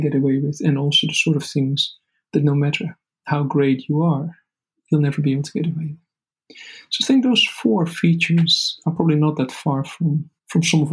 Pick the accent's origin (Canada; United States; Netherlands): Netherlands; the Netherlands, you know, which is my home country